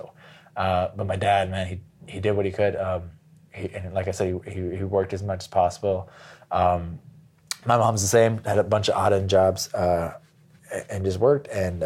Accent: Chicago, Illinois, United States; And then I was born. I'm from Chicago, born and raised there.

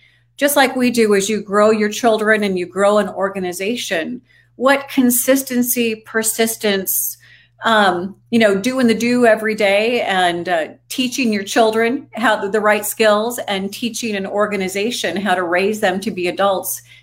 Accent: Montana, United States; I grew up in Montana, one of seven children. We were just raised to work, had to buy all of my own toiletries by age 12, my own clothes by age 14.

